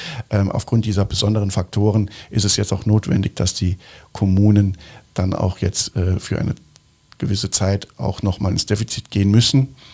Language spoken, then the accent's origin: German; Saarland, Germany; Und nicht nur im Saarland, aber bei uns im Saarland trifft das dann natürlich besonders zu.